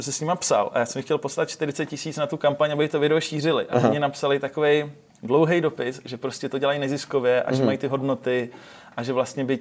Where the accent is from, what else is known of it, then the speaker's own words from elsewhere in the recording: Pardubice, Pardubice Region, Czechia; takže jsme oba z Pardubic